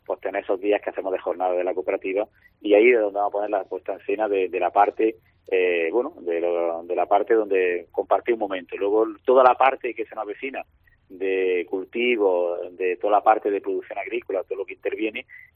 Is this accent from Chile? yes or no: no; Motril, Andalusia, Spain; pues tenemos que somos de aquí de Motril